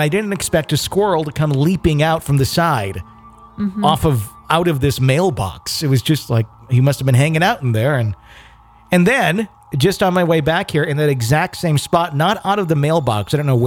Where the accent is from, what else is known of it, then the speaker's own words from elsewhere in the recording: Carthage, Maine, United States; I was born and raised in Western Maine, a small town called Carthage. It was a lodging town, extremely rural and hick, as one would say. My father was a logger.